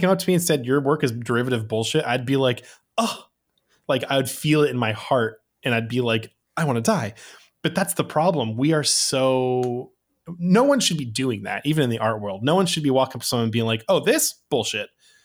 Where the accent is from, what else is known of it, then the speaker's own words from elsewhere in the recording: California, United States; yeah, I'm from California.